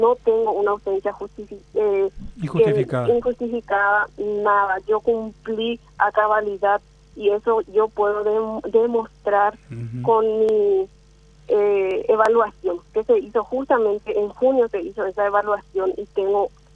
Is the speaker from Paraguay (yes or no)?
yes; Coronel Oviedo, Caaguazú, Paraguay; Soy de Coronel Oviedo, pero cumplo función en la unidad sanitaria de Caaguazú.